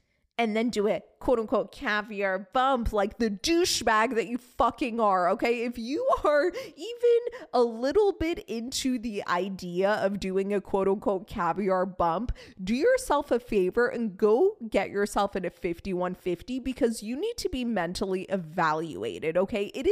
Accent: Iran; I'm Persian. We're from the Caspian Sea. I grew up eating the best caviar out there, okay?

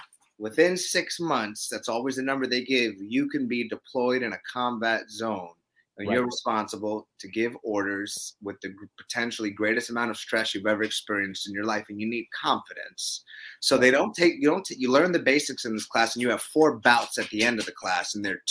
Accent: Brooklyn, New York, United States; I'm a New Yorker. Grew up in Brooklyn.

